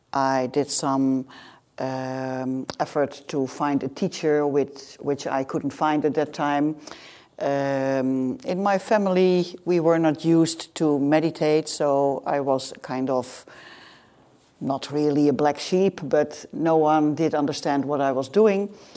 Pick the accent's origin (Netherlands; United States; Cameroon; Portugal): Netherlands; I'm from Holland, from the middle of Holland.